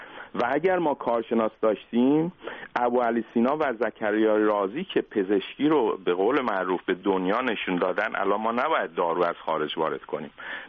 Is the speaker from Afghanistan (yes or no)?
no; Iran; first language Azerbaijani; Persian is a second language; بله، من زبان مادریم آذری هست.